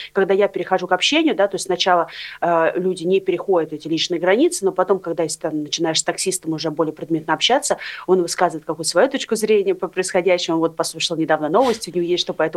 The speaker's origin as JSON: {"language": "Russian", "country": "Russia", "accent": "Russian", "said": "люди слышат мой акцент русский, они спрашивают, откуда вы? И я говорю, from Russia"}